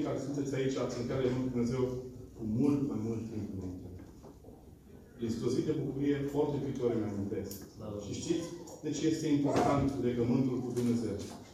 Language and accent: Romanian; Petroșani, Hunedoara County, Romania; Eu sunt din Petroșani, din România.